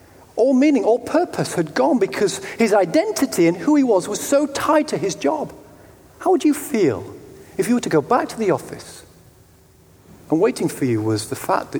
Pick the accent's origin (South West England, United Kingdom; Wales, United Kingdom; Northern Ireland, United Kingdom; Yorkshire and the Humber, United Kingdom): Yorkshire and the Humber, United Kingdom; I mean, I'm from Yorkshire.